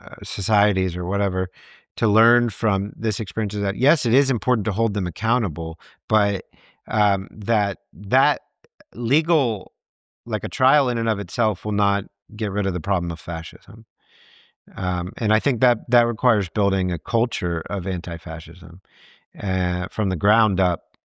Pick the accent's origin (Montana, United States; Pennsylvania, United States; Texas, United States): Texas, United States; I grew up in Texas.